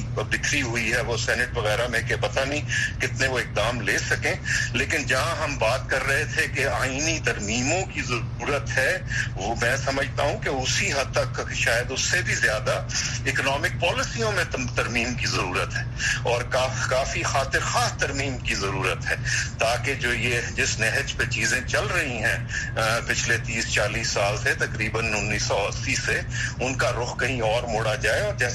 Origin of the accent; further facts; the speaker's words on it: Pakistan; شاید لوگوں کو یاد رہے ہم پاکستان سے ہیں